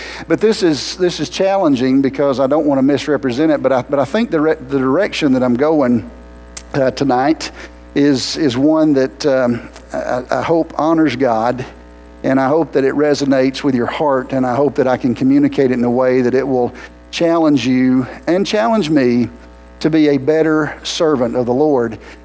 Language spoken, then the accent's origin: English; McCaysville, Georgia, United States; see, I'm from Appalachia. I grew up in McKaysville